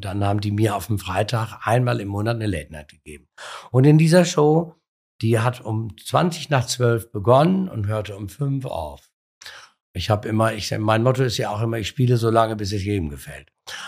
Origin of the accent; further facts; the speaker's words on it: Hamburg, Germany; Ich komme aus Hamburg, ich fahre ja nicht in dieses Kaff, um noch was hier zu lassen.